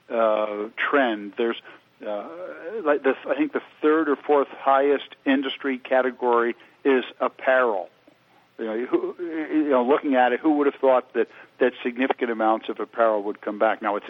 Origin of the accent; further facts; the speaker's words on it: United States; I'm an American. My family's been here for, I don't know, 300 years or something like that.